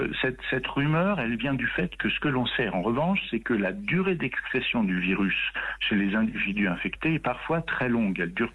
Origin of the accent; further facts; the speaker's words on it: France; nous sommes pas des Taïwanais, nous sommes des Français.